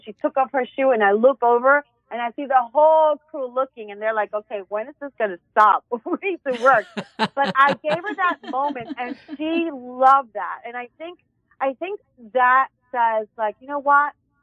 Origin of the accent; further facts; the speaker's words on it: New York, United States; I'm in LA time. I'm a New Yorker.